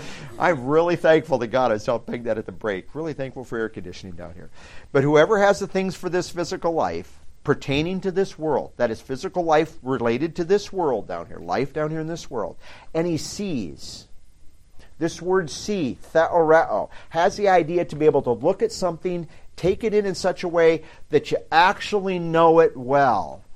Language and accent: English; Britt, Iowa, United States; You know, I grew up near Britt, Iowa, where they had hobo days.